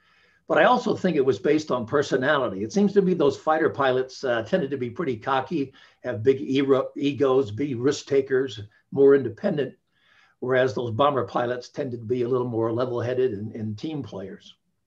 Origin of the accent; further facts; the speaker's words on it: Pasadena, California, United States; My mother was born and raised in Pasadena, as was I.